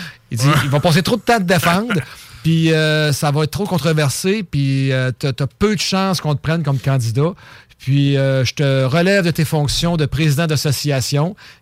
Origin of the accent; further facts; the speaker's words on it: Giffard, Quebec, Canada; Je viens de Giffard